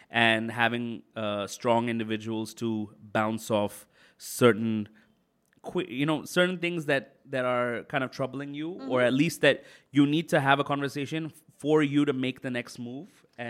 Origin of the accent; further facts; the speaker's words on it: Hong Kong; also born or lived in London, United Kingdom; I grew up in Hong Kong. I was born in Hong Kong.